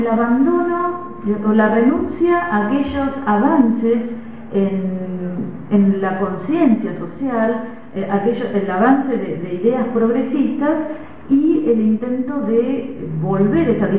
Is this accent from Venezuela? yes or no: no; Buenos Aires, Argentina; yo vengo de la ciudad de Buenos Aires